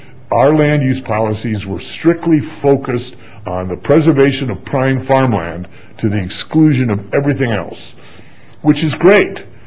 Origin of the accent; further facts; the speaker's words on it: Quad Cities, United States; When I travel, I say I'm from the Quad Cities.